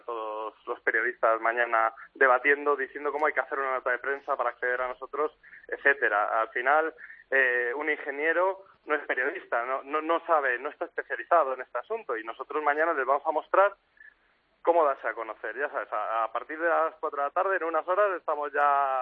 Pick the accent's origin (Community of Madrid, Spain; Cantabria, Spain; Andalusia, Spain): Community of Madrid, Spain; Madrid; se está creando también en Madrid, yo soy de Madrid